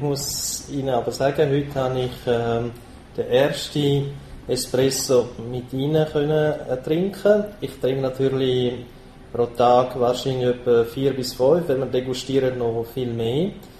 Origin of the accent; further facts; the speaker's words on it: Zurich, Switzerland; Also meine Eltern sind Auslandschweizer. Ich selber, im Gegensatz zu meiner Schwester, bin eben aber doch in der Schweiz geboren und habe alle Schulen dann auch und Ausbildungen in Zürich gehabt und bin auch Bürger von der Stadt Zürich.